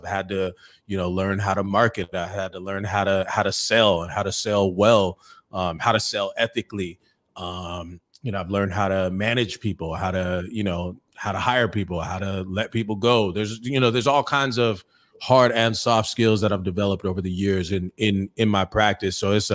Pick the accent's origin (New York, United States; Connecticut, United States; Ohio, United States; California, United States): California, United States; Oceanside; I grew up on the East Side, and you know, we had East Side Crips, we had the Mexican Pozole gang, and you know, it was active